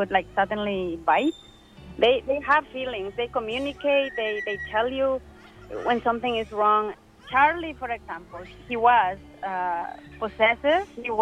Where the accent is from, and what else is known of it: Puerto Escondido, Oaxaca, Mexico; born or raised there